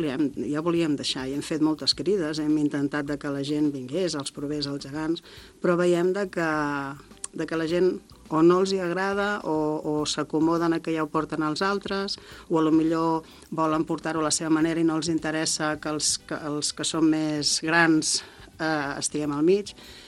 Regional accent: Vilafranca, Catalonia, Spain; des que jo soc de Vilafranca i des que era petita jo veia els gegants, el drac, l'àliga

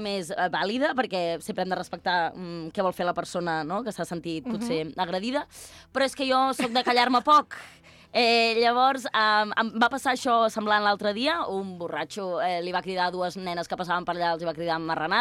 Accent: Sant Joan Despí, Catalonia, Spain; Ui, que sóc de Sant Joan d'Espí, eh?

